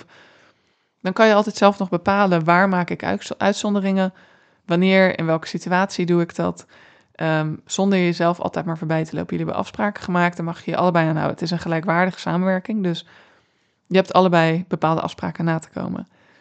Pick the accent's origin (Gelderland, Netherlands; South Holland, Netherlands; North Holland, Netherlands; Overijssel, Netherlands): South Holland, Netherlands; Rotterdam; Ik ben Rotterdamse, dus niet lullen, maar poetsen, zeggen we hier.